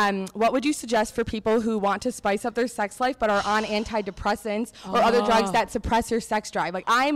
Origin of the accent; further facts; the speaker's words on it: Michigan, United States; now in Chicago, United States; I'm from Michigan originally, but live in Chicago. I'm 23, almost 24.